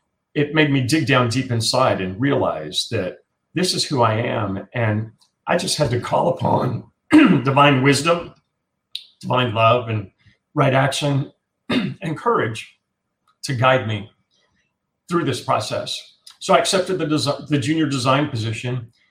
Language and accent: English; Louisiana, United States; And a lot of stuff from my past kind of came back from growing up in Southwest Louisiana